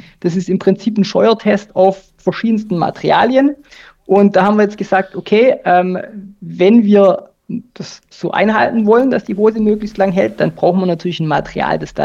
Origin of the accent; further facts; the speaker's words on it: Baden-Württemberg, Germany; Wir als Deutsche im Schwäbischen, die sparsam sind